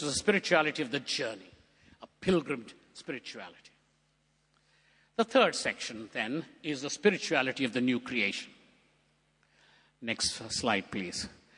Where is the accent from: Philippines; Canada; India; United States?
India; You know, I come from India, and we have long epics